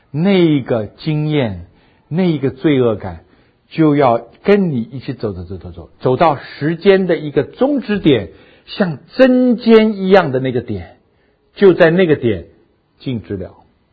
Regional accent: China; 对不起啊，这边有没有韩国人？对不起。我们中国人是蛮歧视的。

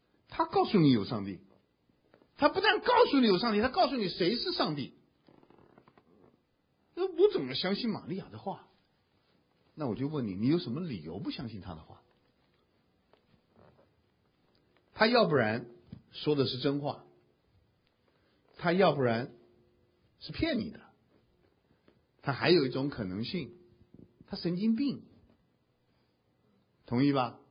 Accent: China; 我们中国人有句老话说的最好，举头三尺有神明。

